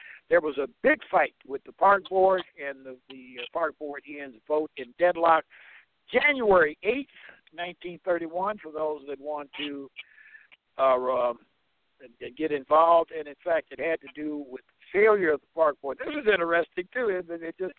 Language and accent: English; Kansas City, United States; Roy Wilkins, actually out of my hometown of Kansas City.